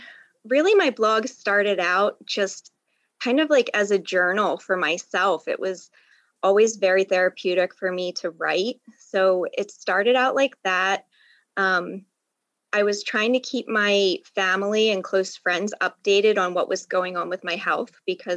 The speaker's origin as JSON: {"language": "English", "region": "Maryland", "country": "United States", "tie": "born or raised there", "said": "Okay, well, I'm from Maryland. I have lived here my entire life, and I live here with my husband and my dog."}